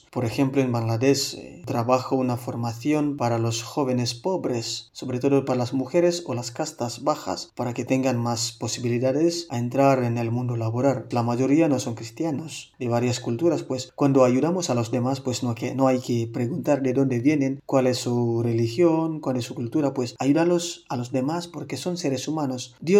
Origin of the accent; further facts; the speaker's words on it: Indonesia; Spanish is a second language; now in Spain; Yo vengo de Indonesia, pero actualmente vivo y trabajo en España.